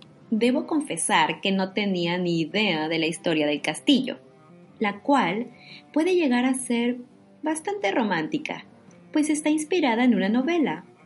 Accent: Mexico; now in Germany; una mexicana viviendo en Alemania

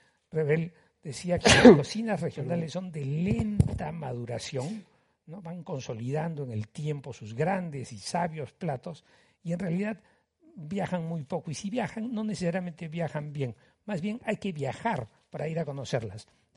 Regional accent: Peru; Y que se come muy bien en el Perú porque yo he ido a casas, miles de casas en mi país y he comido divino.

